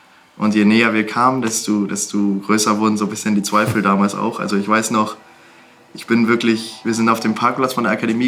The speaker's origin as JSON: {"language": "German", "region": "Carinthia", "country": "Austria", "said": "Wir haben noch einen großen Bruder, der hat auch mal Handball gespielt. Und wir kommen ja aus Kärnten"}